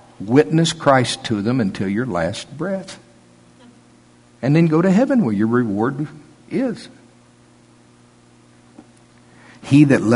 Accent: United States; But I am an American, and I am a patriot, and I vote.

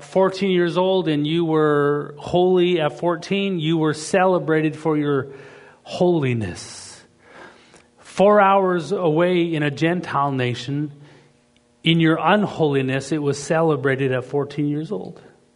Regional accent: Canada; Now, I'm from Canada. I mean, an hour and a half is like going from one neighborhood to the next neighborhood.

